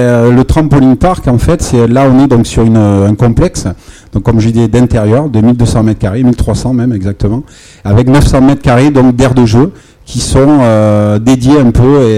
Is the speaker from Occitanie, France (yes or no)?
no; Pau, Nouvelle-Aquitaine, France; je suis originaire de Pau, palois.